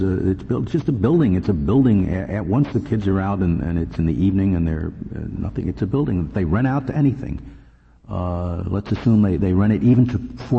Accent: New York, United States; I grew up in New York State

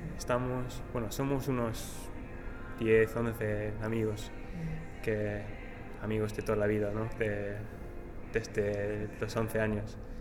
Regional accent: England, United Kingdom; Spanish is a second language; Siendo inglés, todo el mundo quiere hablar contigo.

